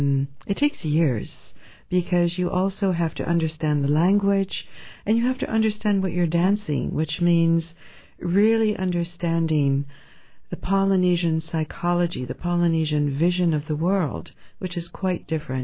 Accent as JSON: {"language": "English", "region": "Hawaii", "country": "United States", "tie": "born or raised there", "moved": "as an adult", "lives_now": "Paris, France", "said": "That's right. I grew up in Hawaii, in Manoa Valley, and went to Paris, France, as an art history student."}